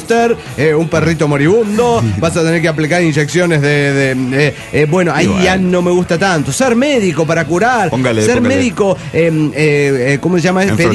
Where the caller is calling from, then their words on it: Everett, Washington, United States; also born or lived in Peru; de Everett, Washington.